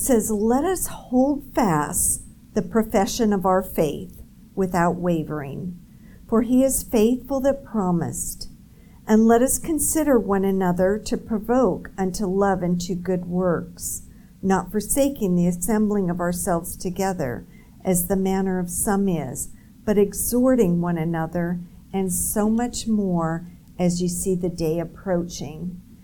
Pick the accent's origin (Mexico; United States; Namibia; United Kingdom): United States; California; because I'm from California.